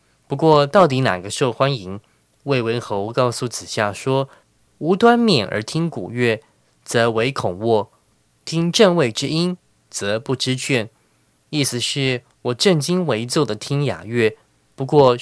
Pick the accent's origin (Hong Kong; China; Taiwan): Taiwan; 即使我是土生土长的台湾人，却大老远跑到英国去了解日本。